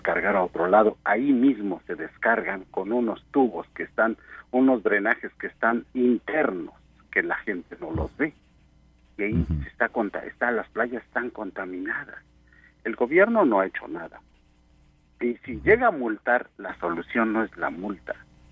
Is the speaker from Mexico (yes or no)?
yes; Puebla, Mexico; yo soy originario de Puebla. Allí en Puebla tenemos una laguna, un lago.